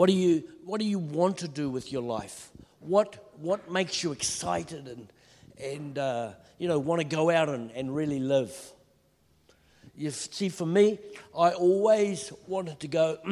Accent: Mozambique; now in New Zealand; We didn't have TV where we grew up in Mozambique.

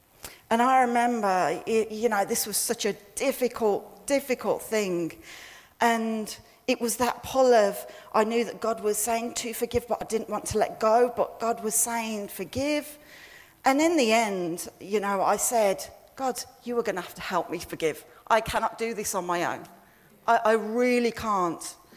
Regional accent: England, United Kingdom; when I was growing up in England

